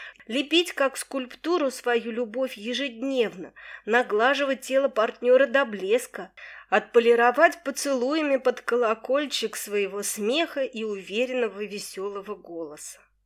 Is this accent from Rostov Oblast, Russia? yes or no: yes; Belaya Kalitva, Rostov Oblast, Russia; раскинулся мой родной город Белая Калитва.